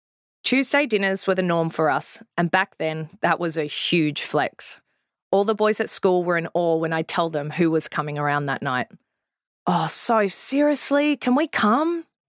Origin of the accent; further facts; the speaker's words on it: Melbourne, Victoria, Australia; with most of my childhood spent growing up in Melbourne, the heart of AFL